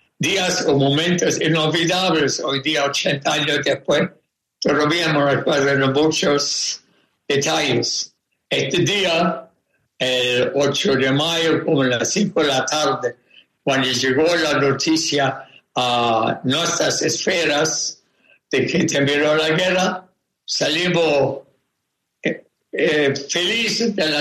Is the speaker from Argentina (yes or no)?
no; Chile; yo soy ciudadano chileno, no soy ciudadano israelí